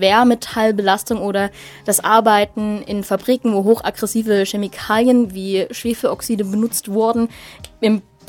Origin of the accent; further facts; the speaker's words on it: Dresden, Saxony, Germany; Okay, ich komme ja aus Dresden